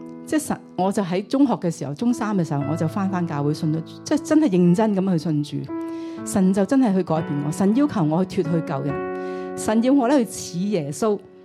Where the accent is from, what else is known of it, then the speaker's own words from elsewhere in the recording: Chaozhou, Guangdong, China; 其实我有姐姐，我是潮州人